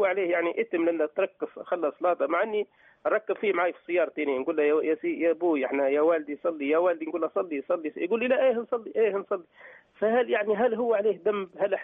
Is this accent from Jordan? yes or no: no; Libya; هنا عندنا في ليبيا هنا.